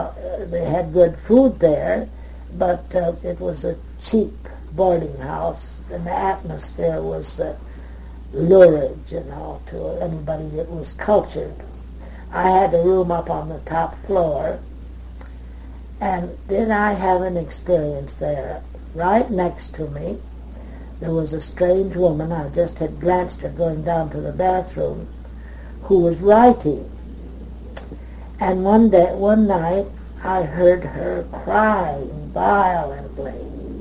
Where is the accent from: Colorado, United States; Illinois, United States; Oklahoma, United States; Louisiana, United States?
Colorado, United States; Pueblo; I was from Pueblo, Colorado, and I wouldn't drink and wouldn't smoke.